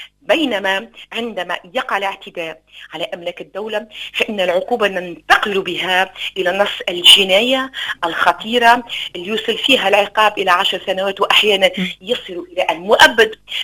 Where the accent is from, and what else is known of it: Tunisia